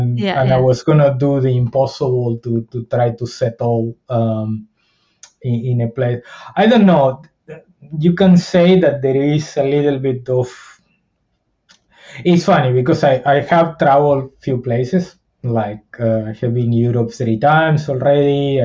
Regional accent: New Zealand; I did find this homey town familiarity that I grew up with here in New Zealand throughout.

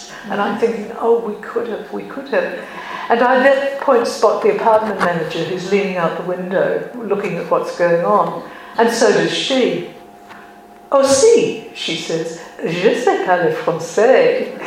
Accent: Australia; And in the end, I just give up and I say, "Look, I'm from Australia."

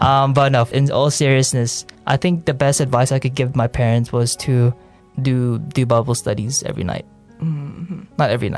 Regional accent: New Zealand; accent: Kiwi; My accent was very, very Kiwi. It was very similar to I think closer to a Kiwi / Maori accent.

